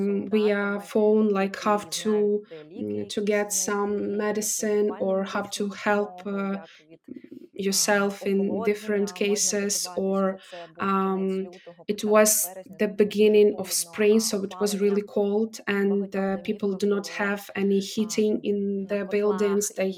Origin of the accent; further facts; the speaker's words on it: Donetsk, Donetsk Oblast, Ukraine; moved away as an adult; because originally I was born in Donetsk, and when the Russia invaded Ukraine for the first time, I had to leave my hometown and to start over again.